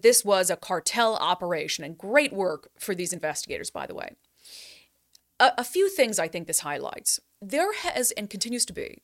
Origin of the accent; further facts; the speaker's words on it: Fargo, North Dakota, United States; I grew up in one of the coldest places in America. I grew up outside Fargo, North Dakota.